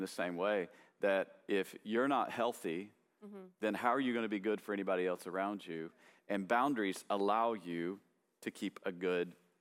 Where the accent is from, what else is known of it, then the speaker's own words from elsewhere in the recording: Tennessee, United States; So whenever I was a little kid, we grew up in East Tennessee.